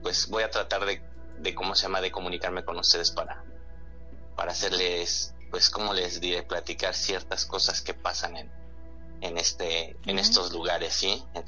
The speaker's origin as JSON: {"language": "Spanish", "region": "Puebla", "country": "Mexico", "said": "soy operador de maquinaria pesada y de hecho sí soy de Puebla, pero estoy trabajando en la obra del Tren Maya, en lo que es en lo que es toda la península."}